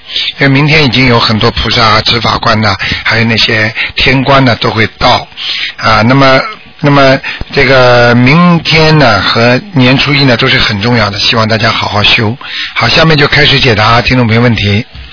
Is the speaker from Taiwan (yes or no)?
no; China; 已经是我们中国人讲的小年夜了啊